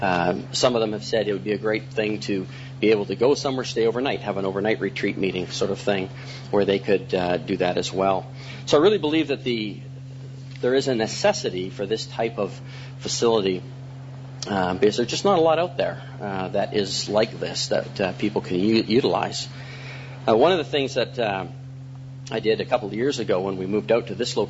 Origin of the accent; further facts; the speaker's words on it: Calgary, Alberta, Canada; I grew up, was raised, and born and raised in Calgary